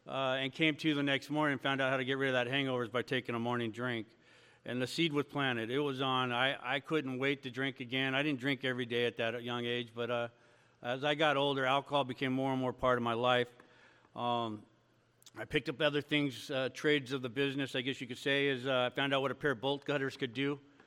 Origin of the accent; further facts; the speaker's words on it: Torrance, California, United States; I grew up in Torrance, South Bay area.